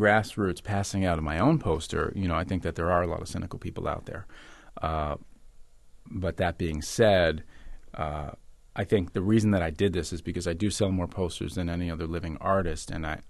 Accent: New York City, New York, United States; which is much like my experience growing up in Harlem.

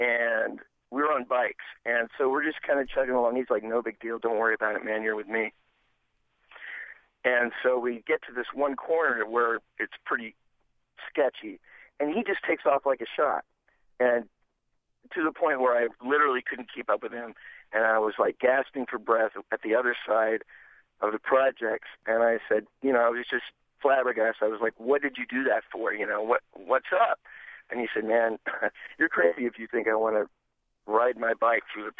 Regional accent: Tennessee, United States; also born or lived in Northwest; I was born in the Northwest and moved to the South when I was about 12, and in a small town outside of Nashville in a dry county.

